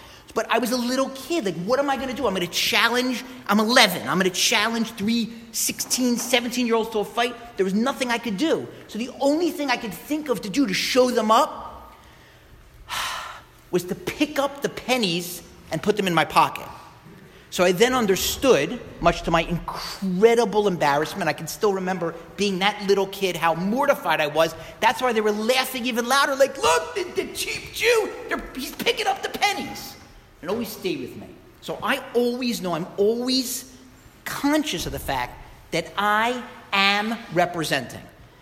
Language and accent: English; Philadelphia, Pennsylvania, United States; So I was around 10, 11 or so, plus or minus, growing up in Philadelphia. So that will tell you which teams I root for.